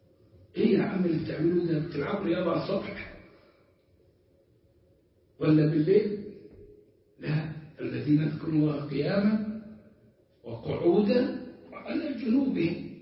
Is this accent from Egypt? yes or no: yes; Egypt; الخرافات دي عندنا في القريه أو على مستوى الناس الجهلة، وطلعت على مستوى الناس المتعلمين. كنت فاكر إني عندنا في مصر